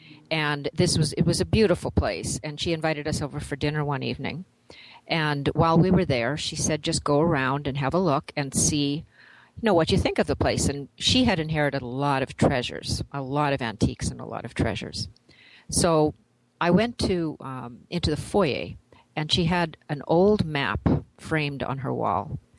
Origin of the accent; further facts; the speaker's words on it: Canada; as a Canadian, as I said, I really didn't have to study that history when I was growing up